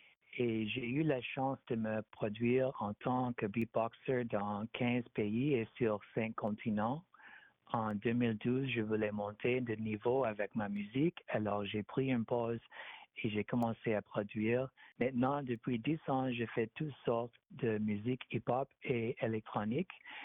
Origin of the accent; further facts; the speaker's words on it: Edmonton, Alberta, Canada; also born or lived in Vancouver, Canada; now in Chicago, United States; je suis né et j'ai grandi à Edmonton, au Canada. J'ai déménagé à Vancouver en 2008 et j'y ai habité jusqu'à l'été dernier. Je suis actuellement basé aux États-Unis maintenant, à Chicago.